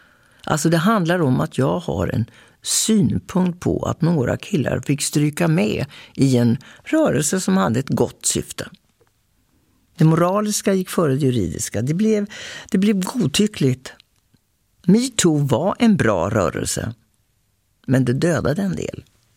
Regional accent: Linköping, Östergötland, Sweden; now in Stockholm, Sweden; Och så är vi båda från Bomvirsan. Vi är lantisar alltså. Jag är från Linköping, han från Grisslehamn. Och har båda begett oss till Stockholm för att överleva.

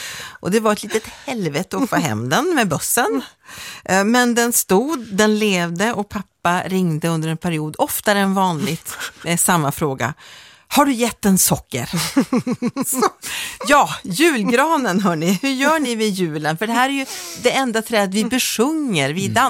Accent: Norrbotten County, Sweden; now in Stockholm, Sweden; när jag flyttade ner till Stockholm från Norrbotten

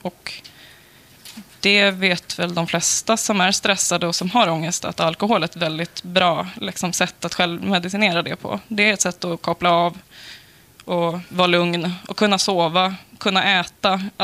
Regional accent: Stockholm, Stockholm County, Sweden; Arbetarklass i södra Stockholm.

